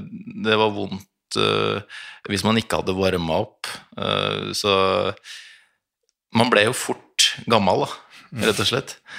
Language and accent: Norwegian; Jessheim, Akershus, Norway; Jessheim, ja.